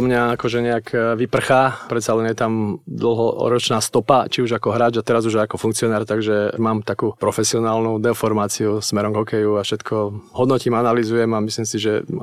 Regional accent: Topoľčany, Nitra Region, Slovakia; ja som vyrastal v takom skromnom klube v Topolčanoch

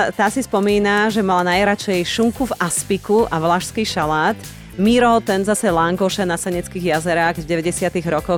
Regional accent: Dolná Strehová, Banská Bystrica Region, Slovakia; u nás na Dolnej Strehovej bol fantastický langoš.

